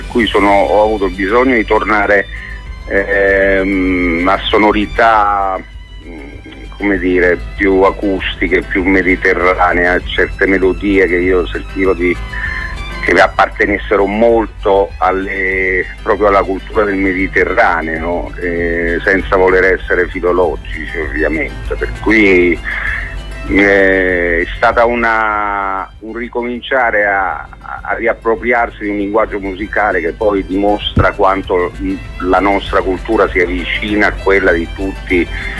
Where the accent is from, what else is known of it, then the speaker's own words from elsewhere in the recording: Basilicata, Italy; Poi io sono lucano